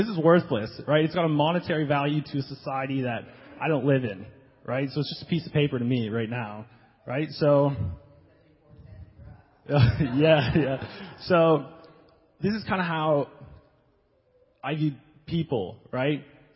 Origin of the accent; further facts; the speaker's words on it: Calgary, Alberta, Canada; I'm from Calgary, Alberta, so we went hiking a lot, lived in the mountains. My parents are actually missionaries